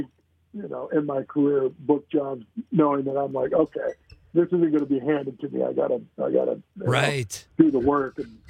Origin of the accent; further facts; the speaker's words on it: Wisconsin, United States; So I had lots of practice growing up in Wisconsin.